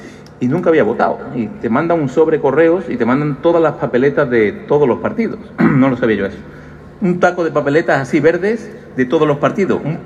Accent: Málaga, Andalusia, Spain; Permitidme que hable de mi tierra. Estamos en Málaga, provincia que el alcalde lo sabe muy bien, emprendedora, provincia referente en turismo, en cultura, en nuevas tecnologías.

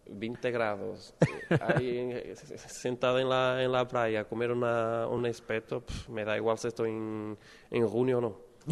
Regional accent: Norte, Portugal; Spanish is a second language; now in Málaga, Spain; un poco parecido a donde soy del norte de Portugal.

